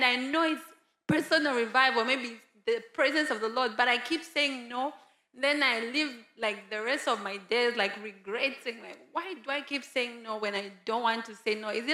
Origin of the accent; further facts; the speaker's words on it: Zambia; I'm from Zambia.